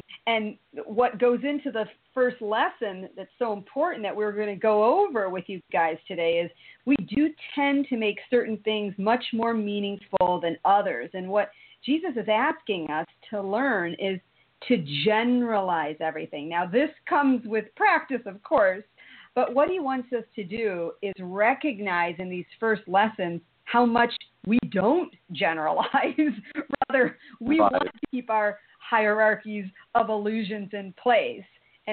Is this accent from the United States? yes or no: yes; Toledo, Ohio, United States; We're proud. We're from Toledo. We're proud.